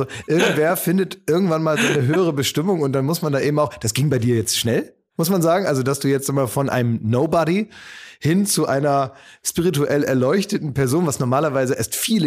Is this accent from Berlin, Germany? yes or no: yes; Berlin, Germany; Das ist ja für uns als Berliner egal.